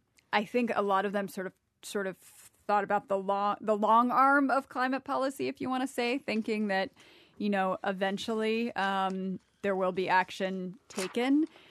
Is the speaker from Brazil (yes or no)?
yes; Brazil; English is a second language; or my hometown, which is in a coastal city in Brazil.